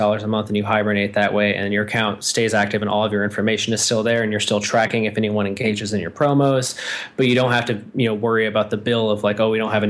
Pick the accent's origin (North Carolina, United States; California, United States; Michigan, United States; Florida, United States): Michigan, United States; I'm from Southwest Michigan, a tiny town known as the Seacorn Capital of the World.